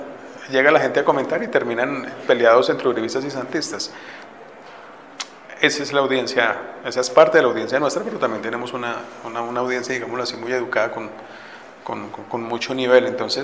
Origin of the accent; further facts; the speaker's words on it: Colombia; Como colombiano, ¿cómo voy yo ahí?